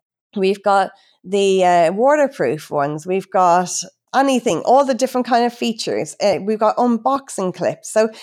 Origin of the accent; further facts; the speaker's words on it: Ireland; accent: Irish; now in Australia; And I'm obviously Irish, which we haven't even talked about, because people are probably thinking, you're in Australia, but you sound Irish. So yeah, I came over from Ireland nearly 20 years ago.